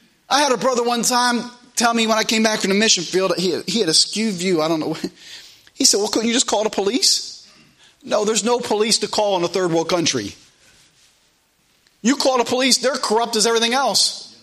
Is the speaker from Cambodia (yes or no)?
no; United States; They saw that I was American.